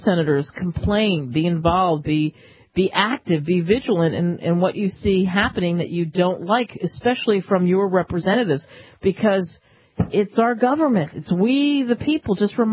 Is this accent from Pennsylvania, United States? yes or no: yes; Philadelphia, Pennsylvania, United States; when 18 inches may fall in my hometown of Philadelphia and southern New Jersey?